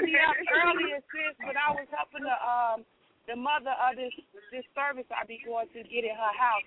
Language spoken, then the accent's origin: English; Chicago, Illinois, United States; I come from Chicago, Illinois, and my family, you know, I couldn't even trust the folks.